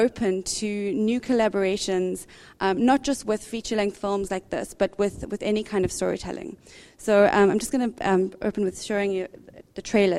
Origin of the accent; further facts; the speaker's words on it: South Africa; I, growing up in South Africa, had been excited by in 1994 when Nelson Mandela became president. And as a teenager, seeing the birth of a new country.